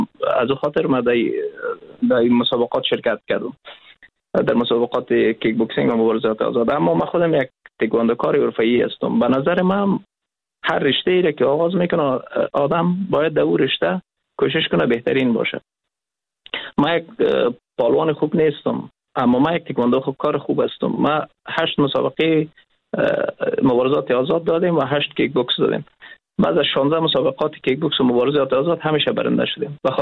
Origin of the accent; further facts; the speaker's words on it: Afghanistan; ما افغان هستیم